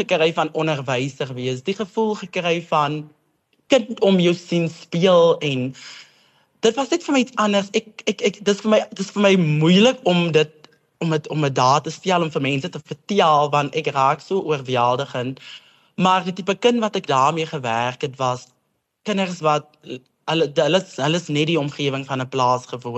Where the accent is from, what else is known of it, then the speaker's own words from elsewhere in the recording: Victoria West, Northern Cape, South Africa; ek het toe op Victoria West begin skool gee, my tuisdorp.